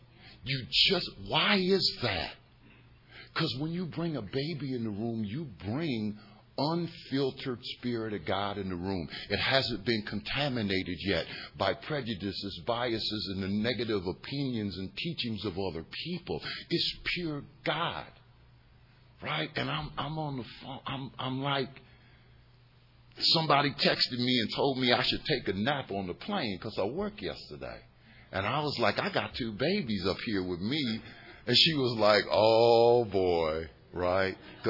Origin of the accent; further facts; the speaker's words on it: Ohio, United States; And I'm from Ohio, baby. Right, so I know a little bit of something about that.